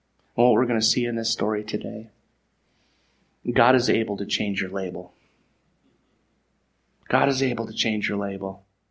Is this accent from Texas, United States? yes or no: no; Lake Linden, Michigan, United States; This is kind of my hometown. I grew up here. I actually grew up in Lake Linden. I moved here when I was about 3 years old.